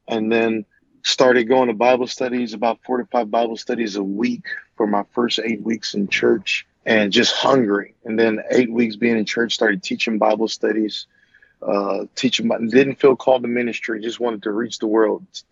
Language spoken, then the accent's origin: English; Lafayette, Louisiana, United States; But I was born and raised in Louisiana, born in Eunice, Louisiana, raised in Lafayette, Louisiana.